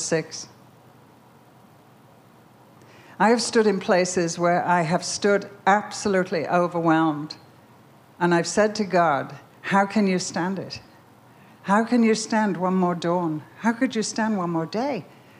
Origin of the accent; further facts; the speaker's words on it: England, United Kingdom; I can never remember in so-called Christian England growing up in the Second World War ever meeting a believer, a Jesus lover, a glory giver.